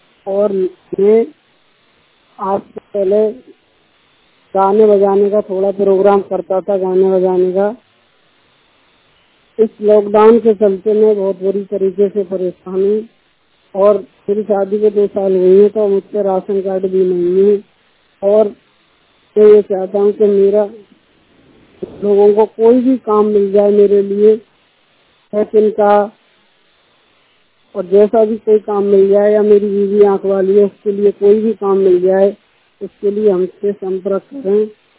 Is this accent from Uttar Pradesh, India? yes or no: yes; Govardhan, Uttar Pradesh, India; मैं जिला मथुरा गोवर्धन का रहने वाला हूँ